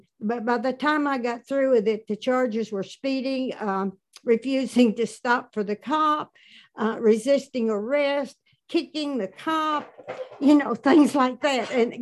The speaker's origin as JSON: {"language": "English", "region": "Arkansas", "country": "United States", "said": "I'm from Arkansas, and we have maybe 1 or 2 inches of snow on a good year."}